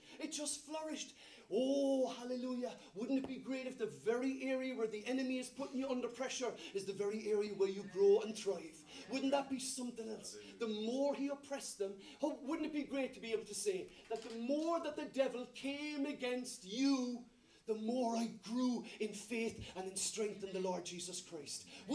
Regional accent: Ireland; And I say that as an Irishman, and we love our mam, don't we, in Ireland?

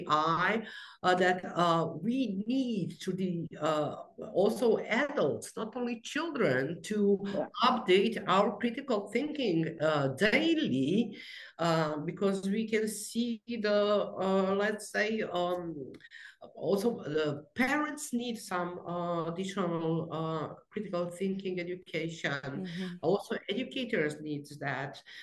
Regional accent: Banja Luka, Republika Srpska, Bosnia & Herzegovina; English is a second language; now in Ljubljana, Slovenia; I'm based in Ljubljana, but I'm originally from Banja Luka

